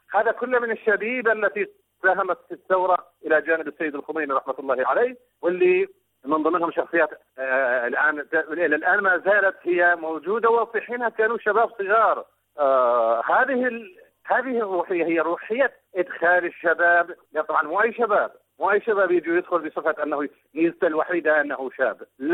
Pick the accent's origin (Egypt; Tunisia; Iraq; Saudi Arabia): Iraq; أنا كرجل عراقي